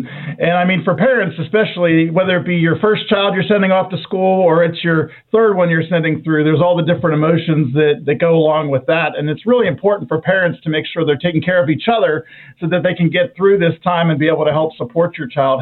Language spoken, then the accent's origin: English; Plum, Pennsylvania, United States; I actually grew up in Plum Borough, so Pittsburgh guy.